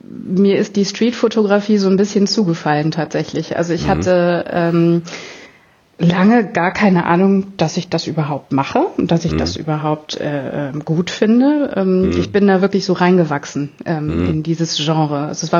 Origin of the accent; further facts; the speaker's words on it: Gelsenkirchen, North Rhine-Westphalia, Germany; born there; also born or lived in Krefeld; now in Münster, Germany; ich komme aus Münster, allerdings auch nicht gebürtig. Ich bin eigentlich ein Pottkind. Ich bin geboren in Gelsenkirchen. Bin dann in Krefeld zur Schule gegangen.